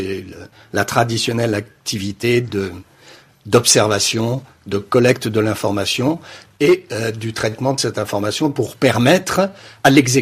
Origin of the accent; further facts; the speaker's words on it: Morocco; born there; je suis né au Maroc, donc j'ai cette connotation un peu africaine.